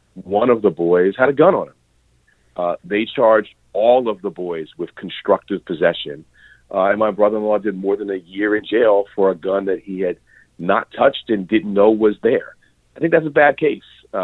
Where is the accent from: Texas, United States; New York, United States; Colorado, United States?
New York, United States; when I was growing up in Harlem